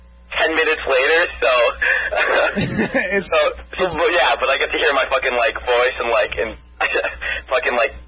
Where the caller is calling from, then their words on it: Toronto, Ontario, Canada; I'm calling from Toronto, actually.